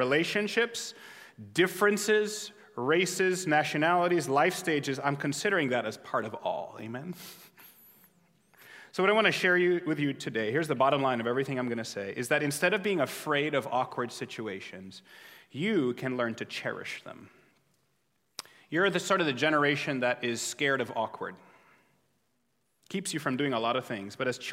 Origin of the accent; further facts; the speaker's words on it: Jamaica; I grew up in Jamaica. I spent most of my childhood there. Jamaica the island, not Jamaica Queens.